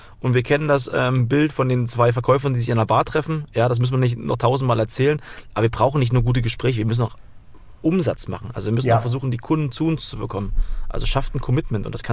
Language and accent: German; Thuringia, Germany; wenn ich ab und zu mal ein halbes Bier trinke, dann merken auch alle, ich komme aus Thüringen, dann versteht mich keiner mehr.